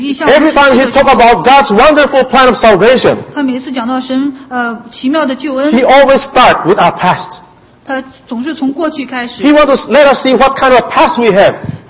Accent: Philippines; English is a second language; And I came from the Philippines, I never seen one. That is 20 years ago.

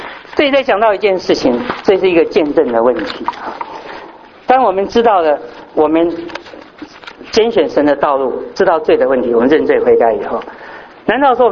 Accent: China; 在这个以色列人称他是这个税吏，我们中国人称他是汉奸

